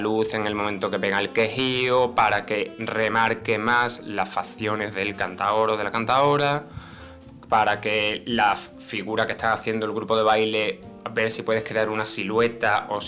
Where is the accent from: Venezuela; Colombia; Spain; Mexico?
Spain; Cádiz, Andalusia; Y dice tú, joder, y soy de Cádiz.